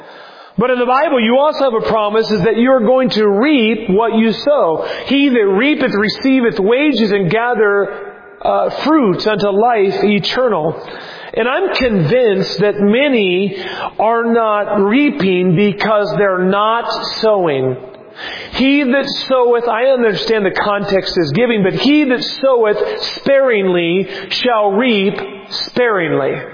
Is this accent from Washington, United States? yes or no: yes; Seattle, Washington, United States; born there; People say, well, you're in Washington. It just must be granted out there. I was born in Seattle.